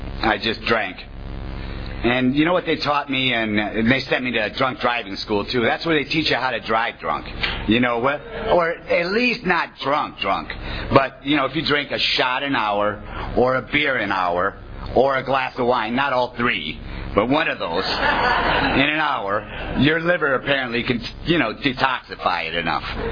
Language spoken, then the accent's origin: English; Wisconsin, United States; I'm from Wisconsin. Wisconsinites don't like Illinois people.